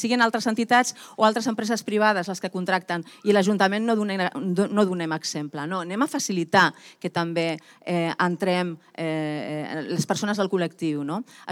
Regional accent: Sitges, Catalonia, Spain; el col·lectiu que vivim aquí, que som de Sitges i vivim aquí.

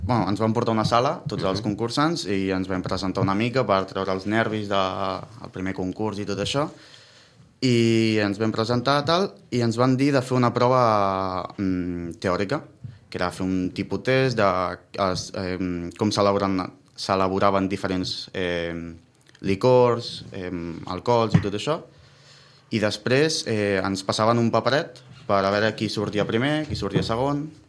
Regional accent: Sant Martí Sarroca, Catalonia, Spain; De Sant Martí Sarroca, d'un poble al costat de Vilafranca, al Penedès.

